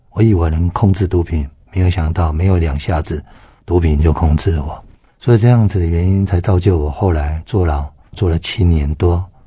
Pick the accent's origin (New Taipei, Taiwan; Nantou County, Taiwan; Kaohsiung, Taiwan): New Taipei, Taiwan; Sanchong; 我在三重长大，我今年46岁了，